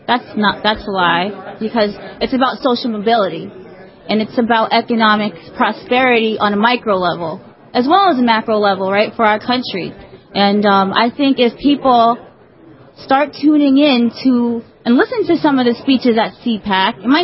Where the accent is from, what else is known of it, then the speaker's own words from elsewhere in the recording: New York, United States; And I'm mixed race, and my family has given me flack, of course. And I'm a New Yorker, and I've gone to college.